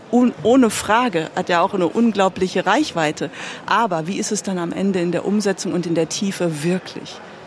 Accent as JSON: {"language": "German", "region": "Hamburg", "country": "Germany", "said": "ich komme aus Hamburg"}